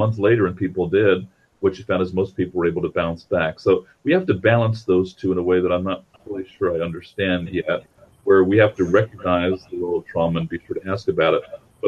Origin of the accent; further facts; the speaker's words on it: New York City, New York, United States; Most Americans, myself included, by the way, I grew up in New York City